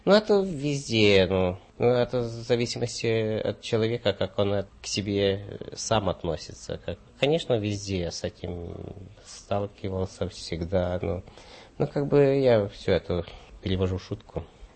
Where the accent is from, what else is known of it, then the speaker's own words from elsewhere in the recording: Ukraine; Я сказал, что с Украины.